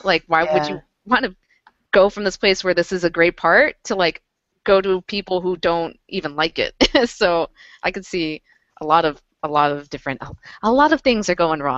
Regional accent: United States; born there; So I don't necessarily need to be bringing her into my burden as an American-born Latino.

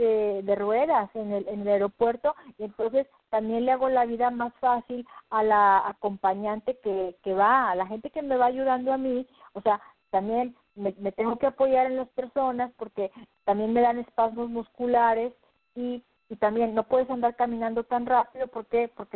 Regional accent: Monterrey, Nuevo León, Mexico; si soy de Monterrey, pues se me antoja de repente que comer un cabrito

